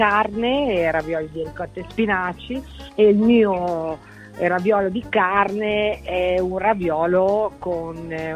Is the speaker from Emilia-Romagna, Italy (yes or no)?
no; Piedmont, Italy; also born or lived in Genoa; io sono cresciuta nelle Langhe, e anche se sono nata a Genova, però amo molto la cucina piemontese